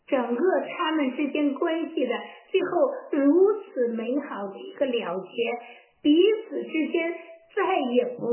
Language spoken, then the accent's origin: Chinese; China; 那么而恰恰我们都是来自中国的